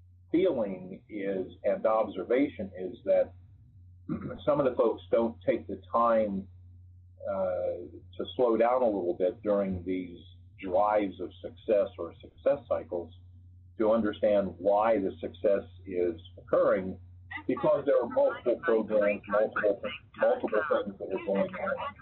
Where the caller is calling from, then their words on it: New Jersey, United States; New Jersey.